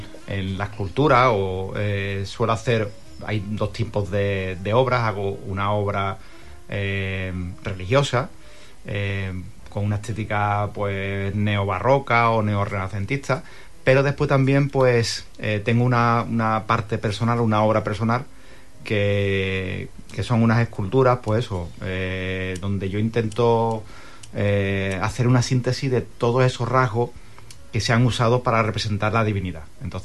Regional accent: Huelva, Andalusia, Spain; yo soy de Huelva. He vivido siempre en la calle José Fariña y después, posteriormente, en Roque Barcia, en el barrio de La Chica. Y después hice Bellas Artes en Sevilla.

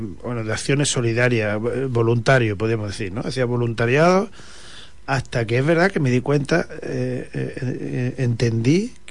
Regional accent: Andalusia, Spain; nuestra estrategia para conseguir cosas para Andalucía es organizarnos

